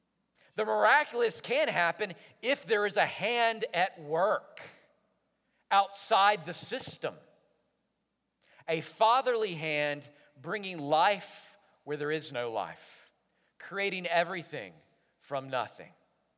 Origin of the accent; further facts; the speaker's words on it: Jackson, Alabama, United States; Good Friday, 1988. We're in the house I grew up in Jackson, Alabama.